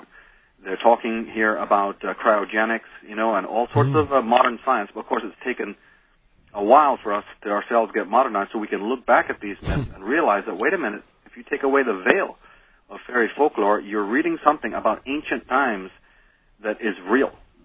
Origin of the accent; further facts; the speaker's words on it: Belfast, Northern Ireland, United Kingdom; growing up in Belfast, if anything in this world needed to teach anybody the fact of that, growing up on the streets of Belfast would completely show you, just because it's a small country.